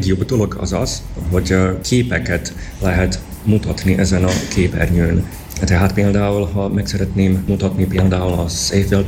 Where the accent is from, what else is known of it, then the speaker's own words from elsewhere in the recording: Košice, Košice Region, Slovakia; born there; Hungarian is a second language; Én eredeti Szlovákiában vagyok, Kassán születtem, és annak köszönhetően még értem egészen jól magyarul, de már kifejezni magam egy picit nehezebb